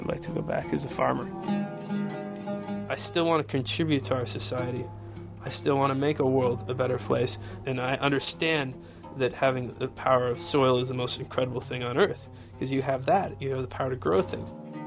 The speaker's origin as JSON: {"language": "English", "region": "New Mexico", "country": "United States"}